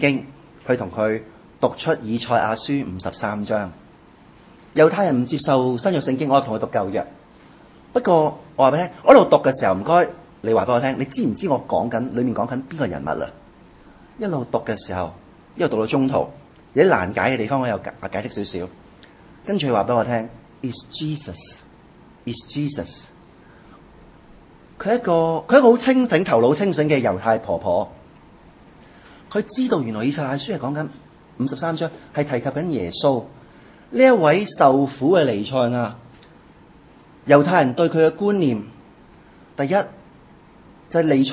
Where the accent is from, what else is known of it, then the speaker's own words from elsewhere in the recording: Hong Kong; 我好感动作为一个香港人。